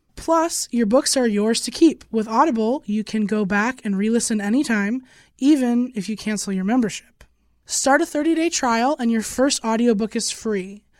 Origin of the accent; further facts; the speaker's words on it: Chicago, Illinois, United States; now in Los Angeles, United States; No, I'm from Chicago. My family's from the Dakotas.